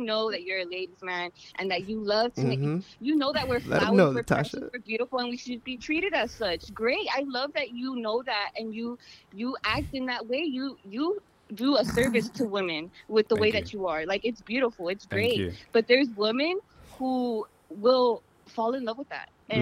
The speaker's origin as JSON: {"language": "English", "region": "New York", "country": "United States", "said": "Oh, so I'm from New York."}